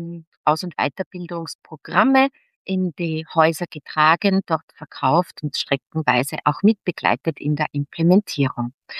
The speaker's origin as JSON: {"language": "German", "region": "Upper Austria", "country": "Austria", "tie": "born or raised there", "lives_now": "Vienna, Austria", "said": "Ich bin jetzt gebürtige Oberösterreicherin, komme aus der Umgebung von Linz und habe das große Vergnügen, schon seit sehr vielen Jahren in Wien zu leben."}